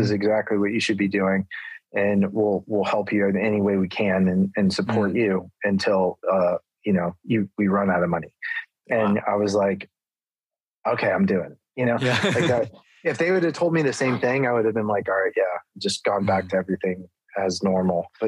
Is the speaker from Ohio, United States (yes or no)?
yes; Ohio, United States; But, you know, I was from Ohio, and it didn't seem like working in the movie industry or ever even getting to be in a movie was something that was like obtainable.